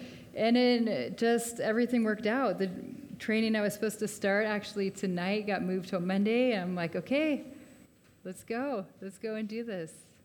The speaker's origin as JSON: {"language": "English", "region": "Colorado", "country": "United States", "said": "We are from the States, and we kind of left in a very strange way as missionaries. We're originally from Colorado, sent out from a church."}